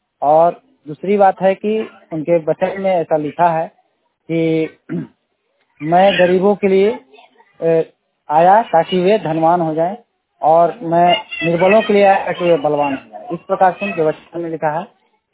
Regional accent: Bihar, India; और मैं रोहतास जिला से बिलोंग करता हूँ।

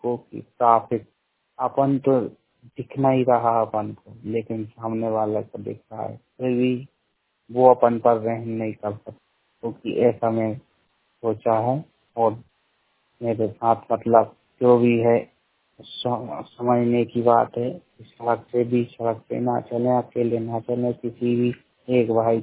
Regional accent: Bhopal, Madhya Pradesh, India; मध्य प्रदेश राजधानी भोपाल का रहने वाला हूँ।

